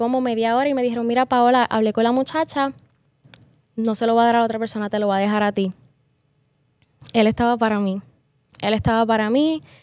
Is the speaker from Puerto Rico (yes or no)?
yes; Aibonito, Puerto Rico; De Aibonito.